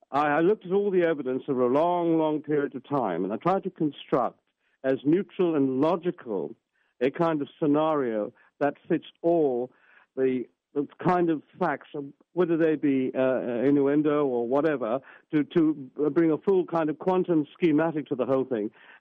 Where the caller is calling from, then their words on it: London, United Kingdom; We're talking from London, England, and I thank you for inviting me on the program.